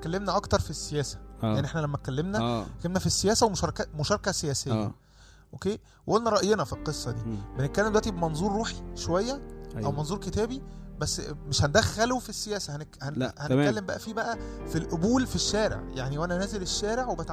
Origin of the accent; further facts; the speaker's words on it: Egypt; born there; احنا الاثنين مصريين واحنا الاثنين مولودين في مصر، فدي بلدنا، احنا الاثنين بنفس المقدار. يعني مش هقدر اقول انا مصري اكتر منه ولا اقول ان هو مصري اكتر مني، احنا الاثنين مصريين.